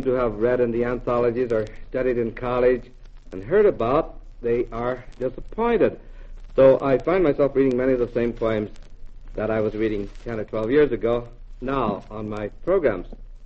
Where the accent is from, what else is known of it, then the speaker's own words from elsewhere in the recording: Lawrence, Kansas, United States; also born or lived in Joplin, United States / Buffalo, United States; The first place that I remember is a town called Lawrence, Kansas, where the University of Kansas is. And I more or less grew up in Kansas, with occasional movings to Missouri, or occasional movings to Colorado, or somewhere nearby.